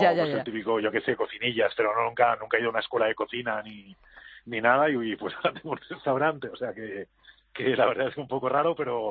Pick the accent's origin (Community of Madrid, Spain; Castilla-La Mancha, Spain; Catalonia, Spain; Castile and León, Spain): Community of Madrid, Spain; Madrid; now in Pristina, Kosovo; Yo soy de Madrid.